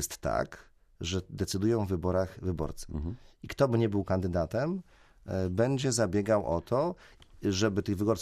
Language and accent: Polish; Szczecin, West Pomeranian Voivodeship, Poland; jestem szczecinianinem od urodzenia, chcę mieszkać w tym mieście, kocham je